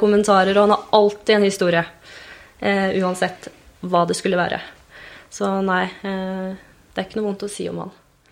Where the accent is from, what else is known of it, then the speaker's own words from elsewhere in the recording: Gjøvik, Innlandet, Norway; Nei, jeg kommer fra Gjøvik. Er 26 år nå